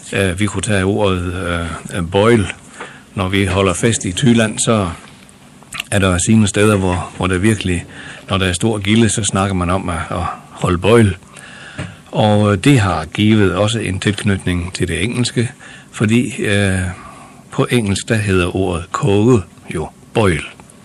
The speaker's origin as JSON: {"language": "Danish", "town": "Skyrum", "region": "North Denmark Region", "country": "Denmark", "tie": "born or raised there", "said": "min tilknytning, den er, kan du finde lige midt i Thy. Jeg er ude fra Skyrum, og der brugte vi jo det steds dialekt, og det har faktisk hængt ved mig alle årene"}